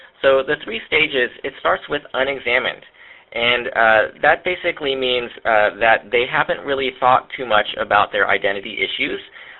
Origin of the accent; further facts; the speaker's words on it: United States; So in my case, I'm a Vietnamese American. I grew up in the United States, but my parents are from Vietnam.